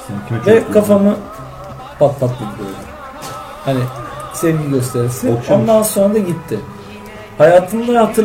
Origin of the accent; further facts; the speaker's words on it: Uzunköprü, Edirne, Turkey; Ben Edirne Uzunköprülüyüm.